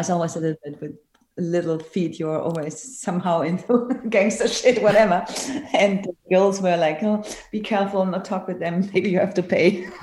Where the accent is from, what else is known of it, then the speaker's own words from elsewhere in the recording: Cologne, North Rhine-Westphalia, Germany; English is a second language; because I come from Cologne, have lights, this is the way.